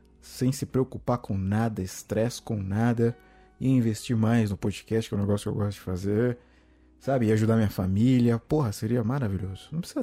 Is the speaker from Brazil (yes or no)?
yes; Brazil; com o background cultural que eu tinha, que eu tenho como brasileiro